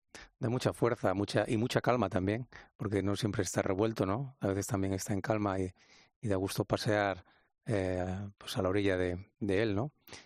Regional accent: Torrelavega, Cantabria, Spain; No, Torrelavega es la ciudad donde nací, donde viví.

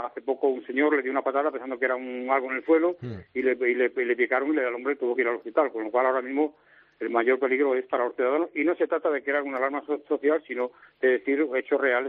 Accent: Torrelavega, Cantabria, Spain; digo por Torrelavega, porque yo soy Torrelavega

